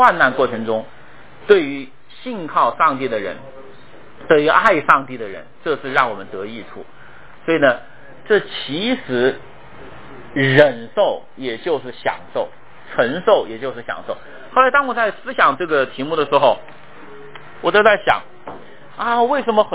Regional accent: Wuhan, Hubei, China; 因为我就是武汉人，我就是从小在热的环境中长大的啊。

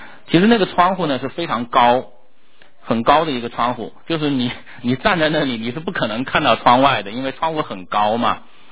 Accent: China; 在我小时候我是住在这个中国农村，在那个时候呢我们农村呢在我家乡那个地方它有很大的干扰站

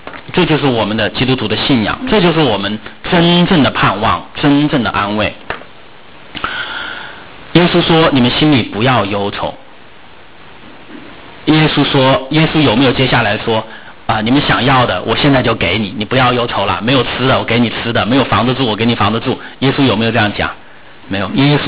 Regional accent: China; 因为我从小在中国大陆是受这样的教育长大的

